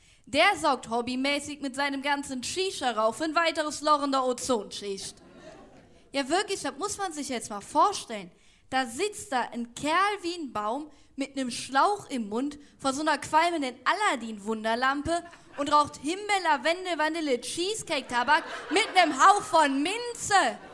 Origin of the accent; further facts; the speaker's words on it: Aachen, North Rhine-Westphalia, Germany; Ich komme aus Aachen.